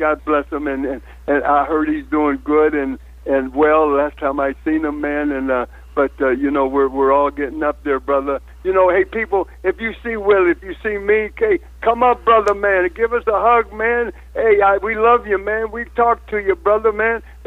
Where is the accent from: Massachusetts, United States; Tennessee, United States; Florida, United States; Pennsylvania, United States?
Tennessee, United States; Tullahoma; I was born in Tullahoma, Tennessee. People don't know this, man, I'm a Tennessee boy